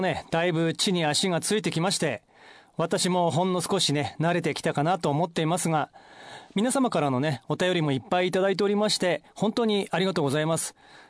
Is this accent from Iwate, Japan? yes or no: yes; Shibutami, Iwate, Japan; 私のふるさと、渋民の偉人、石川啄木の短歌をモチーフにした楽曲で